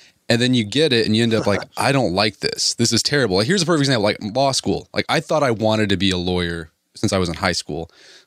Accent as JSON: {"language": "English", "region": "Oklahoma", "country": "United States", "tie": "born or raised there", "said": "I grew up in Oklahoma. It's a religion here."}